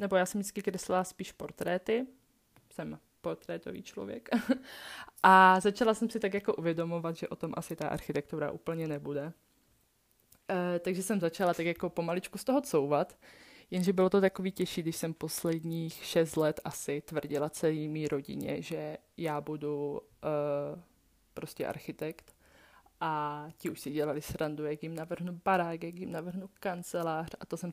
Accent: Moravia, Czechia; accent: Moravian; now in Prague, Czechia; Já si furt myslím, že je mi prostě 18-19. Takže tak, jsem z Moravy, ale studuju v Praze.

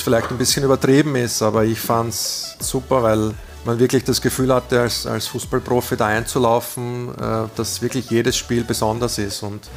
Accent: Burgenland, Austria; Ich komme aus dem Burgenland, ja, bin stolzer Burgenländer, stolzer Familienvater, drei Kinder

